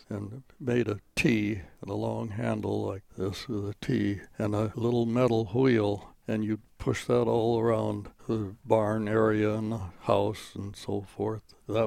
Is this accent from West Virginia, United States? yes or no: no; Spring Valley, Minnesota, United States; also born or lived in Chatfield; In Spring Valley, Minnesota. Actually, I was born in Chatfield, Minnesota, which is about 15 miles from Spring Valley, but I was born in Chatfield, Minnesota on the farm. We were there until I was 8 years old, and then we moved to Spring Valley